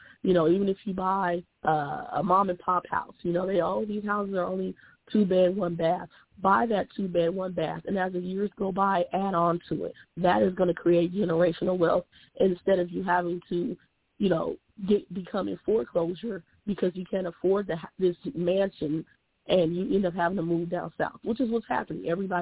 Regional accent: Nigeria; Let me work with the Black Caucus, even though I am a Nigerian.

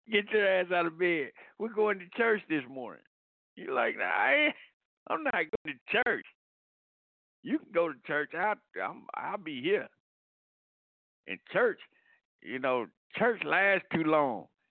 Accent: Georgia, United States; That's my team. That's my hometown. Why not follow them? They may not be my favorite team, but they're my team.

